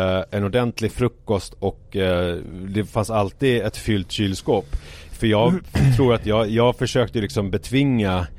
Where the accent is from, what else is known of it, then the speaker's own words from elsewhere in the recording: Haninge, Stockholm County, Sweden; inför villan som jag växte upp i Haninge